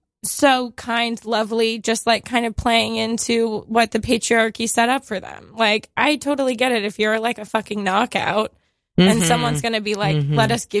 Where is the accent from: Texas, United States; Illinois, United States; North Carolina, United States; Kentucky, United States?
Texas, United States; I'm from Texas as well.